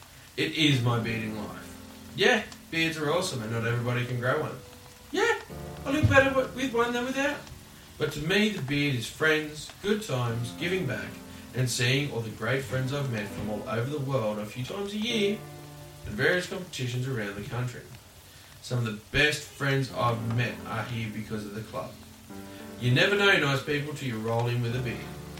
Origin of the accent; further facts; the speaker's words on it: Australia; States with two letters confuse me. I'm an Australian. That's how it works.